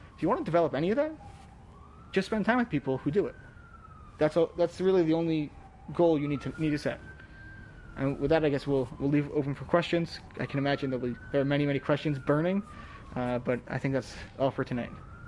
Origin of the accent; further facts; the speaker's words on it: New York, United States; I'm from New York. And I'm a boy. I would never, ever be that polite.